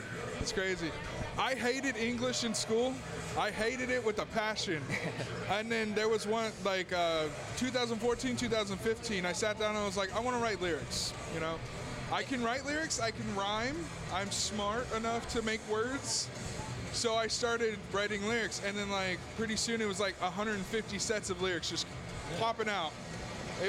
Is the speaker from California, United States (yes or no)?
yes; Tulare, California, United States; here in my hometown of Tulare, California.